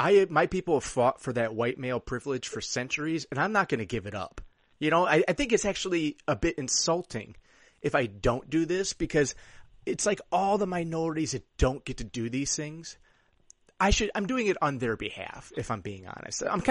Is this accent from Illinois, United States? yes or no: yes; Downers Grove, Illinois, United States; also born or lived in Lombard; I'm from Chicago, the suburbs. I grew up in Downers Grove and Lombard and all that.